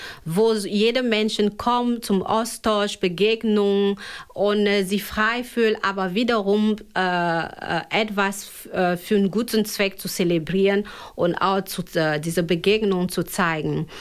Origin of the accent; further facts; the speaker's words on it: Osnabrück, Lower Saxony, Germany; wenn du sagst, ich komme aus Osnabrück, dann fragt man, wo genau her kommst du noch?